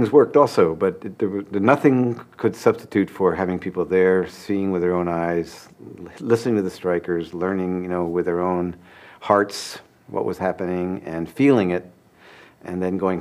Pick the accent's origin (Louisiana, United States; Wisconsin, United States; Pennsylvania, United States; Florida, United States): Pennsylvania, United States; I grew up in Pennsylvania, and where there were a lot of farm workers, but I was just, because I was a city boy, I was just not aware of it.